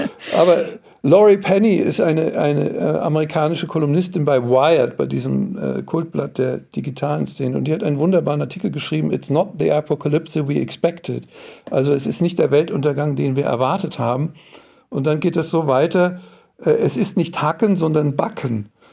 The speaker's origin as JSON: {"language": "German", "country": "Germany", "moved": "yes", "lives_now": "Austria", "said": "Und ich lebe in Österreich als Deutscher seit vielen Jahren"}